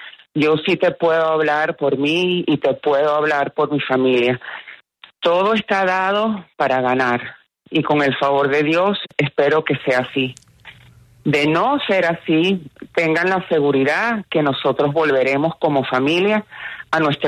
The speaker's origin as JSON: {"language": "Spanish", "country": "Venezuela", "said": "para sentirnos todos incluidos, porque todos somos venezolanos."}